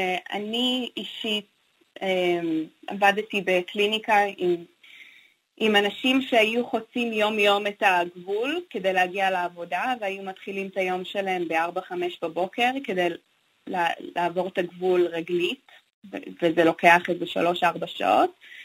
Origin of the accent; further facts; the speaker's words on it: Nahariya, Northern District, Israel; יש לי פה משפחה אמריקאית, ואני גדלתי בארץ, אבל תמיד כשאני גם מהצפון במקור, אז מנהריה, שתמיד היו אצלנו הרבה מתחי קטיושות ודברים כאלה, כשגדלתי